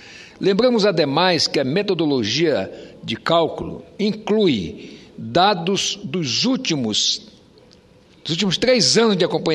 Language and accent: Portuguese; Roraima, Brazil; já que somos da Amazônia, Vossa Excelência de Rondônia e eu de Roraima.